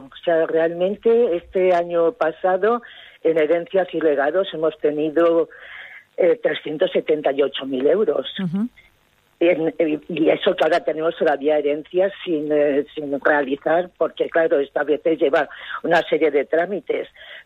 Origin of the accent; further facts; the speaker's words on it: Foios, Valencian Community, Spain; incluso pueblos cercanos como Foios, por ejemplo, yo soy de Foios.